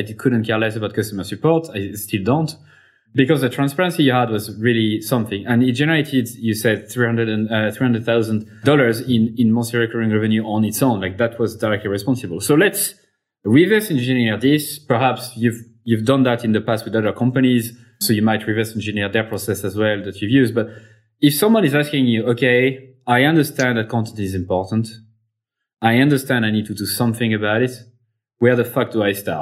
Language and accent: English; Clermont-Ferrand, Auvergne-Rhône-Alpes, France; Another one that I love to talk about because it's in my hometown, Clermont-Ferrand in France.